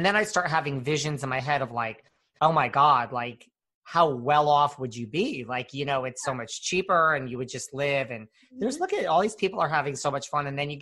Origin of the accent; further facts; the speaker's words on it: Connecticut, United States; I mean, I'm from Connecticut, like same thing.